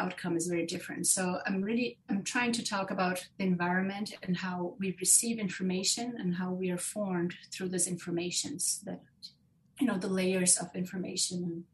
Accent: São Paulo, Brazil; English is a second language; moved away as an adult; now in United States; I also work at Anderson Ranch. I'm the studio coordinator for the ceramics department. And I'm originally from Brazil, from Sao Paulo, but I've been in U.S. for 9 years

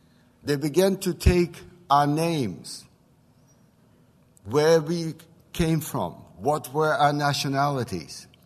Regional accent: Skarżysko, Świętokrzyskie Voivodeship, Poland; English is a second language; moved away; Let me take you back to my hometown in Skarżysko. There were six of us.

